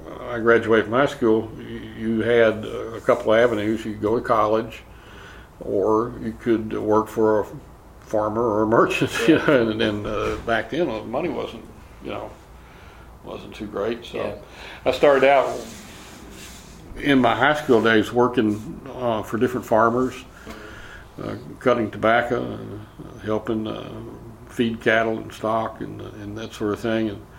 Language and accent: English; Barlow, Kentucky, United States; It was called Barlow, Kentucky, which is in Ballard County, the next county over from here.